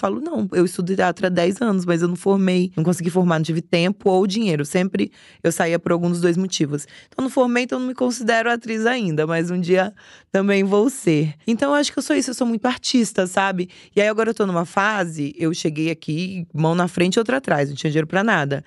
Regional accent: Espírito Santo, Brazil; eu sou do Espírito Santo.

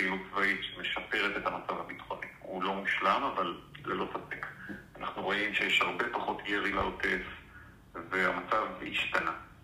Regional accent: Northern District, Israel; אמנם בכמעט עשור האחרון, מוקד החיים שלי בנחל עוז, אבל בתור ילד אני גדלתי בגבול הצפון, אבא שלי היה איש צבא, שירת בלבנון, כל הילדות שלי הייתה במקומות שעכשיו מופגזים לאורך הגזרה הזאת

